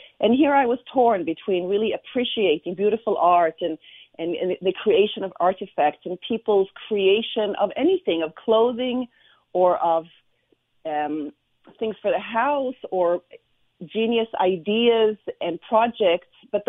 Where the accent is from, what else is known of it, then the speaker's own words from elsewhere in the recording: Israel; I was born and raised in Israel to an Israeli father, a Swedish mother, a Jewish father, a Christian Protestant mother